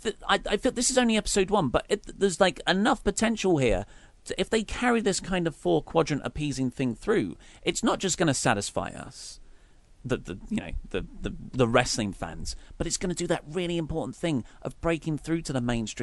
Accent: United Kingdom; I'm really happy that, you know, British wrestling fans, we are obviously British, and this is...

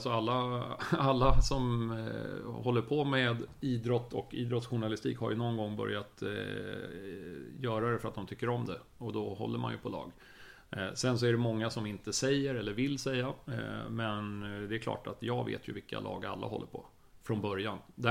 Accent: Stockholm, Stockholm County, Sweden; Jag är uppvuxen i innerstan i Stockholm

